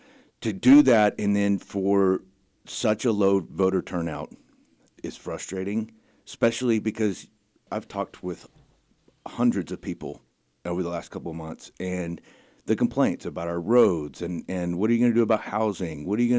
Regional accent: Texas, United States; born or raised there

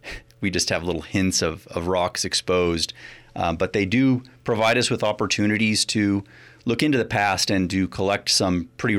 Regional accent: Burlington, Iowa, United States; I grew up in the Midwest, in southeast Iowa. In fact, I grew up in Burlington, Iowa, which is sometimes considered the crinoid capital.

